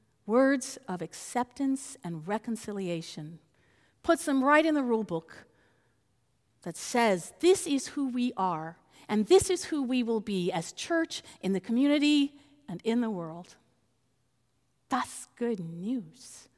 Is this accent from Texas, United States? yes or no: yes; Texas, United States; also born or lived in Mexico; I grew up in Texas and Mexico, and I learned two very different sides of that little history.